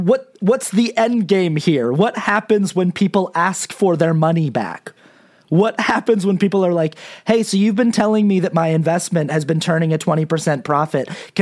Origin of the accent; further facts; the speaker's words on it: Salt Lake City, Utah, United States; I watch that show sometimes because I'm from Salt Lake City and like that's the only Real Housewives show I watch.